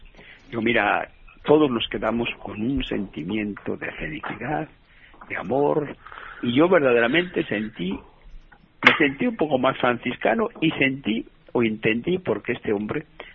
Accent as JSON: {"language": "Spanish", "region": "Buenos Aires", "country": "Argentina", "said": "los argentinos nos declaramos, nos consideramos los más grandes del mundo. Sí, sí. Y somos de Buenos Aires, más grandes todavía."}